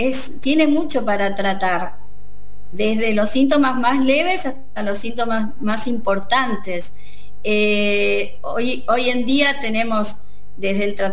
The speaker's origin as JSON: {"language": "Spanish", "region": "Corrientes", "country": "Argentina", "moved": "as an adult", "lives_now": "Buenos Aires, Argentina", "said": "Yo soy correntina y vine a vivir a Buenos Aires cuando me recibí de médica para hacer la especialidad."}